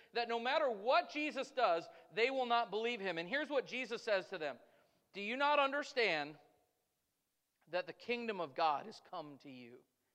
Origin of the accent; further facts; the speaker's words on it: United States; That as an American, the thing that concerns me the most in our society